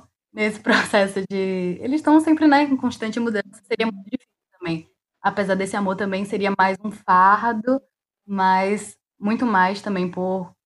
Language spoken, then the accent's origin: Portuguese; Northeast Region, Brazil; Como nordestina, tudo bem não saber isso, porque, né, nossa cultura é muito vasta.